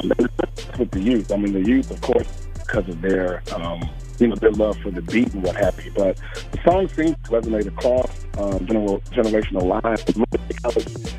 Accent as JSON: {"language": "English", "town": "Baltimore", "region": "Maryland", "country": "United States", "tie": "born or raised there", "said": "we did a huge concert one time in my hometown of Baltimore."}